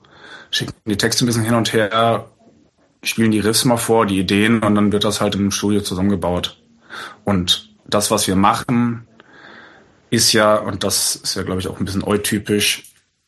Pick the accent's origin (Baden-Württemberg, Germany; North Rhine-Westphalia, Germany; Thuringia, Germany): Baden-Württemberg, Germany; Freiburg; dass wir als Freiburger natürlich